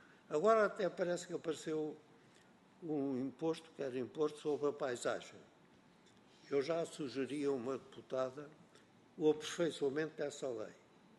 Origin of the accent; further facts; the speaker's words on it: Norte, Portugal; Há um ditado na minha terra, hoje não está muita gente. Quando está muita gente, a gente não deve dizer que é transmontana